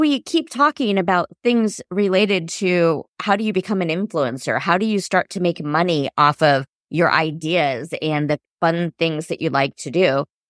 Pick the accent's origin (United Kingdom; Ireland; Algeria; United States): United States; Kansas City; I mean, Abby grew up in Kansas City, where I live in Kansas City. We're from Kansas City.